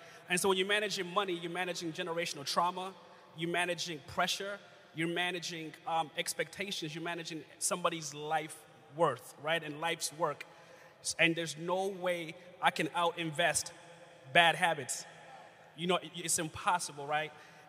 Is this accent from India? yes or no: no; Uganda; I grew up in Uganda, East Africa.